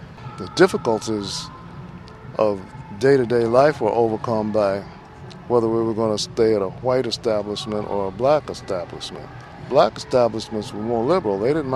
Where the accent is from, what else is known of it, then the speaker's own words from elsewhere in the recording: Memphis, Tennessee, United States; now in Nevada, United States; I grew up in Memphis. I was born in Memphis.